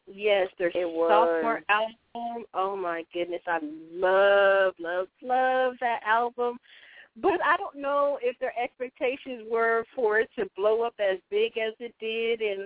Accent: Nigeria; I'm originally from Nigeria. That's in West Africa

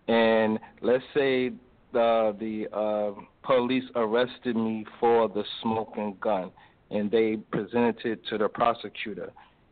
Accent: New York City, New York, United States; I'm from Harlem.

